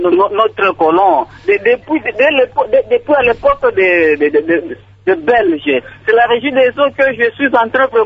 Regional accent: Moba, Tanganyika, DR Congo; moi congolais d'aujourd'hui ici à Moba

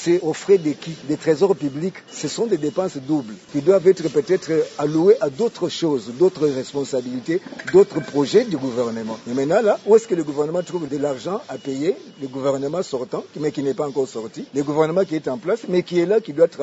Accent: DR Congo; En tant que Congolais

